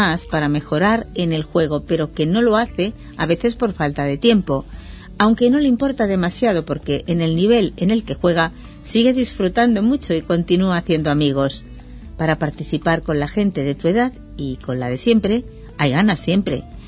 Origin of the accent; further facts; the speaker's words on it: Castile and León, Spain; Jugaba de pequeñito en mi pueblo y en torneos por la provincia de Burgos.